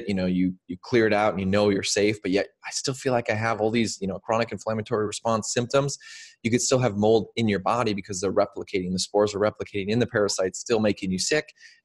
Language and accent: English; Minnesota, United States; it was a 2-hour drive from where I grew up in Minnesota